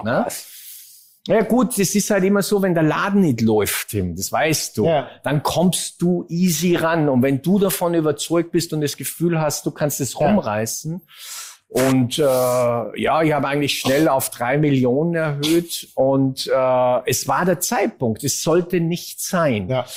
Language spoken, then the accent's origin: German; Hinterthal, Salzburg, Austria; hat in Hintertal bei Maria Alm, wo ich herkomme, eine Zweitwohnung.